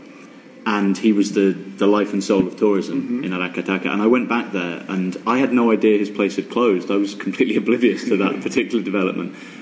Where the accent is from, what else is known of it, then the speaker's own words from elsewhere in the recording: West Midlands, United Kingdom; I'm from Shropshire, which is a really beautiful rural county, lots of birds around there.